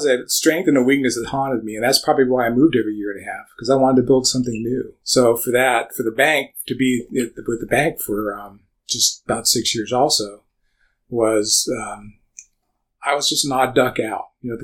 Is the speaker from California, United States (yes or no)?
yes; San Diego, California, United States; I looked back when I was a kid growing up in San Diego, California.